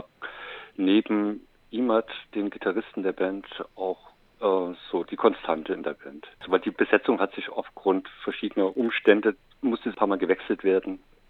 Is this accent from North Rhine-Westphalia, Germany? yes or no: no; Leipzig, Saxony, Germany; bei uns in Leipzig ist eine Messestadt